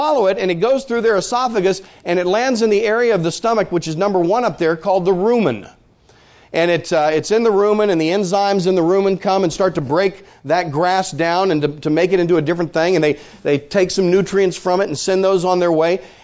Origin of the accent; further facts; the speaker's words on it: Illinois, United States; I'm from Illinois. We have a lot of cows in Illinois, so I relate to these things very well.